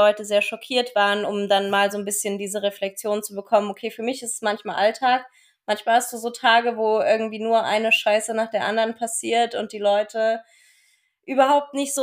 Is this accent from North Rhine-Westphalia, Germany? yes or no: no; Weimar, Thuringia, Germany; War erst in einer Kleintierpraxis in Erfurt in der Nähe von meiner Heimatstadt Weimar